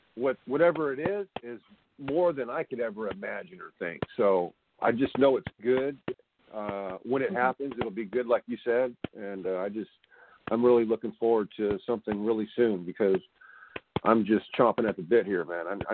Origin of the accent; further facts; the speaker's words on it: Missouri, United States; I'm from Missouri, you know, I'm from the state of Missouri.